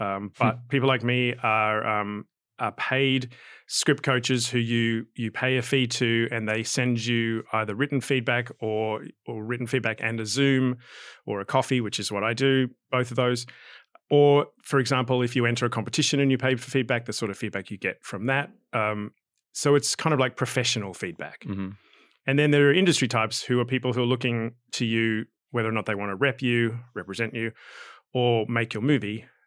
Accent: Australia; Well, I mean, I'm Aussie and I'm into trivia

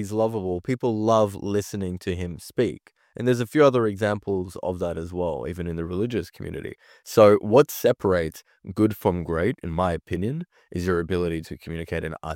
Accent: Sydney, New South Wales, Australia; I'm a Kurdish immigrant. I grew up in Sydney, Australia.

